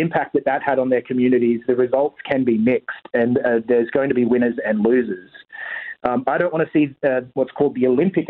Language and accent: English; Toowoomba, Queensland, Australia; born there; My connections to the region, I was born in Toowoomba. … have been in the region for a long time. My great-grandmother came over on the boat from Denmark.